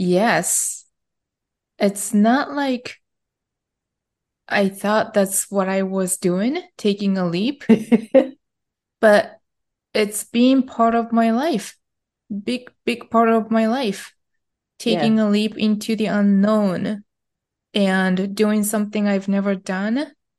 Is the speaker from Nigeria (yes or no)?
no; Japan; English is a second language; moved away as an adult; now in United States; That was like a strong desire that I had growing up in Japan. Mm-hmm. And as soon as the opportunity came in, I just took it. And at age 21, I found myself leaving my own country where my family lives